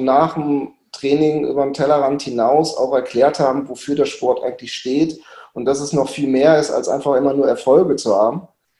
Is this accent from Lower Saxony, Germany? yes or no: no; Duisburg, North Rhine-Westphalia, Germany; Ich bin geboren hier in Duisburg.